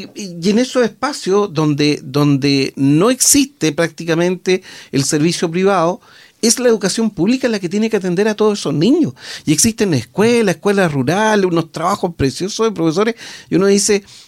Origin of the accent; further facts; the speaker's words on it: Chile; obviamente soy chileno y me interesa que a Chile le vaya bien